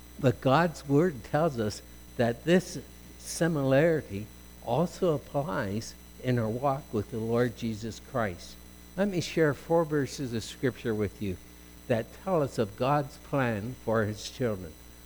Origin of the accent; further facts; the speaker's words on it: London, Ontario, Canada; one of my close friends when I grew up in London, Ontario.